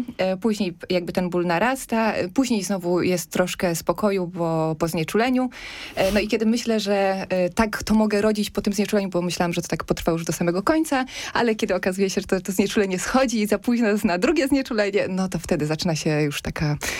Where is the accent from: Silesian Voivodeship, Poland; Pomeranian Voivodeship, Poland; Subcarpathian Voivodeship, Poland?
Silesian Voivodeship, Poland; now in Warsaw, Poland; ja jestem ze Śląska oryginalnie.